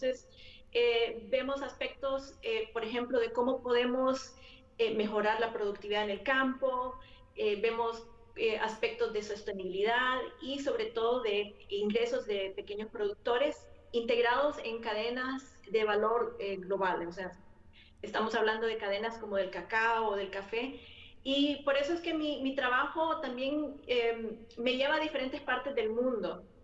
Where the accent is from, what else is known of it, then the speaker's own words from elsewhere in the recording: San Pedro Sula, Cortés, Honduras; Pues yo nací en San Pedro Sula.